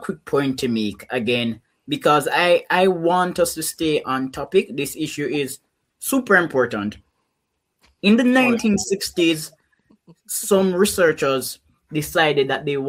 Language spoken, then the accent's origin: English; Jamaica; moved away as an adult; As somebody who's an immigrant, I was born in Jamaica, went to school and university in Jamaica, lived there well into my 20s.